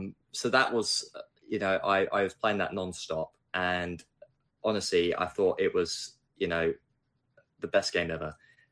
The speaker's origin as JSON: {"language": "English", "region": "East of England", "country": "United Kingdom", "tie": "born or raised there", "said": "I grew up in Essex, and I went to a school in that area"}